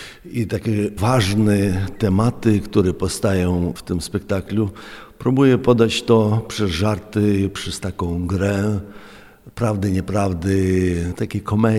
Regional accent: Ukraine; Polish is a second language; moved away as an adult; now in Grodzienice, Poland; jestem aktorem z Ukrainy, aktorem teatru, kina, a także jestem pisarzem i dramaturgiem. No i pedagogiem aktorstwa, pedagogiem teatralnym. Od początku wojny jestem tutaj w Grodzienicach.

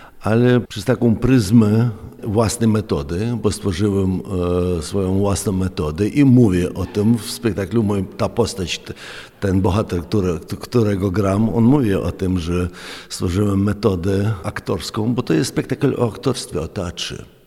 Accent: Ukraine; Polish is a second language; moved away as an adult; now in Grodzienice, Poland; jestem aktorem z Ukrainy, aktorem teatru, kina, a także jestem pisarzem i dramaturgiem. No i pedagogiem aktorstwa, pedagogiem teatralnym. Od początku wojny jestem tutaj w Grodzienicach.

